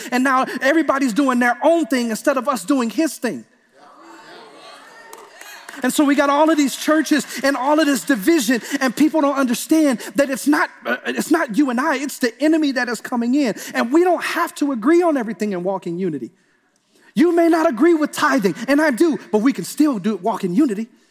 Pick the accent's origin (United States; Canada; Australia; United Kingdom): United States; Detroit, Michigan; You know, when I was growing up in Detroit, on every single corner, and this is no exaggeration, on every single corner, there was a church